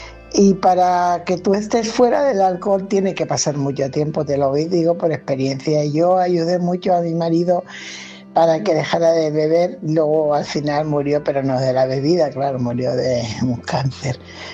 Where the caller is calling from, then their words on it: Fuenlabrada, Community of Madrid, Spain; corresponsal de Fuenlabrada.